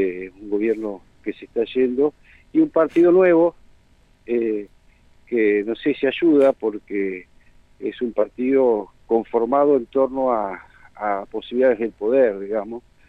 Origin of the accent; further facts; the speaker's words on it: Argentina; la primera responsabilidad como argentinos es respaldar institucionalmente